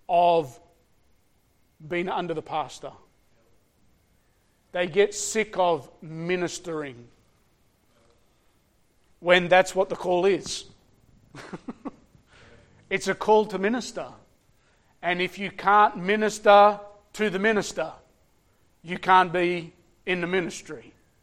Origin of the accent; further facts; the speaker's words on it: Australia; and I'm Australian, so I'm going to say it.